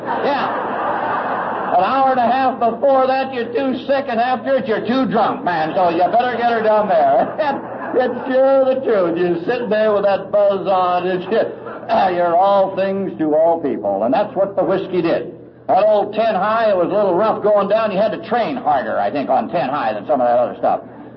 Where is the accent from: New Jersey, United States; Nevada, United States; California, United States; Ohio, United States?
California, United States; Los Angeles; being born and raised in L.A., being Irish and Italian, I'm sure had something to do with it.